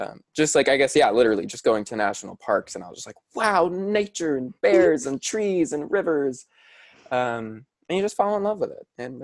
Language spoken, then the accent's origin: English; Hawaii, United States; Yeah, honestly, I mean, I grew up in Hawaii, but I was never like one with like Dinah, like the nature and like the land.